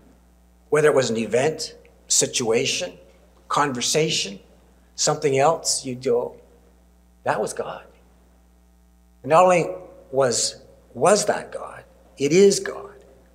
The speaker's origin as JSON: {"language": "English", "country": "Canada", "said": "And I never once ever thought, as a Canadian, that I had an accent."}